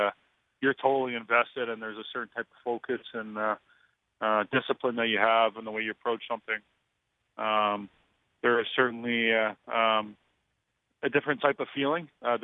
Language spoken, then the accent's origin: English; Toronto, Ontario, Canada; growing up in Toronto